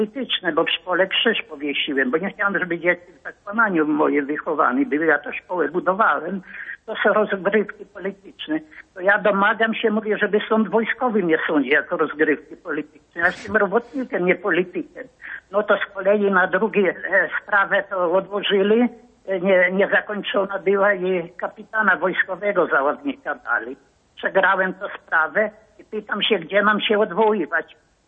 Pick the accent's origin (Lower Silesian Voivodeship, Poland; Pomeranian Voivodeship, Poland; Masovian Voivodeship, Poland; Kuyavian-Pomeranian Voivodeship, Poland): Masovian Voivodeship, Poland; Warsaw; moved away as an adult; now in Frombork, Poland; Ja we Fromborku już mieszkam 44 lata, jestem warszawiak, no ale tu pokochałem